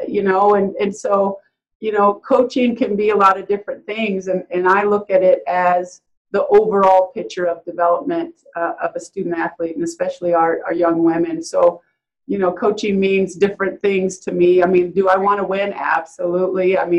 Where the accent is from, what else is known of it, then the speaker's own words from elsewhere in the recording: Waterloo, Iowa, United States; I was born and raised in Waterloo, Iowa. I'm a Midwest girl, country girl.